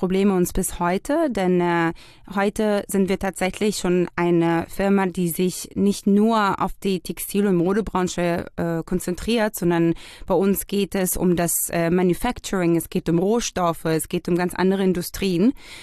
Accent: Israel; Also wie erwähnt, wir kommen ja aus Israel.

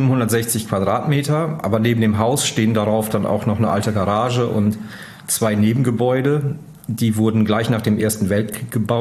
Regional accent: Lower Saxony, Germany; außerdem bin ich in Ostfriesland auf dem Land aufgewachsen. Von daher war das Leben in der Stadt für mich ohnehin immer eher ein Kompromiss.

